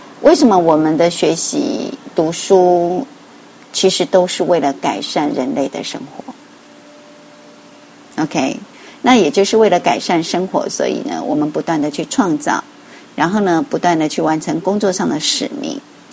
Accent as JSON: {"language": "Chinese", "country": "Taiwan", "lives_now": "Australia", "said": "其实我们台湾人真的是勤劳、负责、乐观，而且呢勇于进取跟学习。就是即使我为了学习也带了两个孩子来到澳大利亚"}